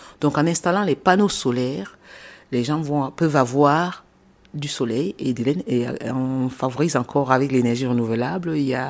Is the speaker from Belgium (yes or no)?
no; Cameroon; Je suis originaire du Cameroun, en Afrique centrale.